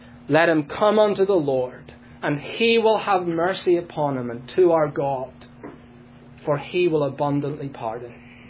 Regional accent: Northern Ireland, United Kingdom; Back in the 17th century in my home country of Northern Ireland

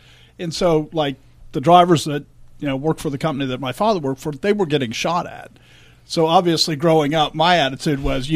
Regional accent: Northeast, United States; I grew up in the Northeast and went to college in New York.

